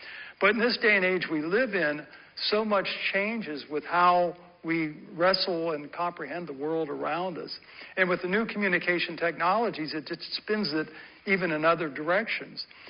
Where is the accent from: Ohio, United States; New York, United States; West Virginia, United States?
Ohio, United States; Gahanna; I grew up in Gahanna, and my family goes back six generations in this area. So when I grew up in Gahanna, I had a strong sense of not only growing up here, but of my heritage being here, that these are my roots.